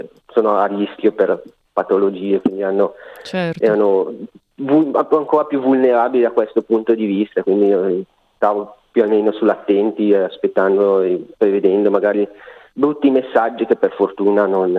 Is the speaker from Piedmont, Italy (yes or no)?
no; Como, Lombardy, Italy; now in Australia; per Natale siamo andati a Como, io sono di Como